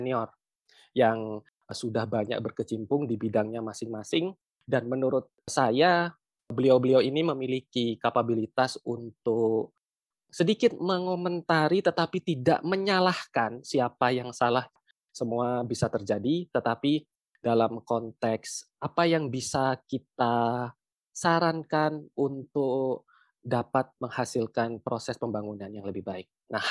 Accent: Malang, East Java, Indonesia; terjadi di kampung halaman kami yang PWKUB berada, yaitu di Malang Raya

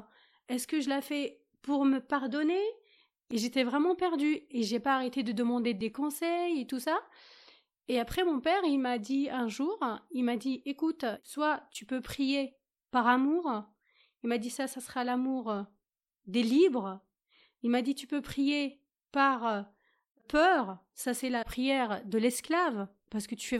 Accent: Algeria; j'ai 42 ans, je suis musulmane. J'ai grandi en Algérie.

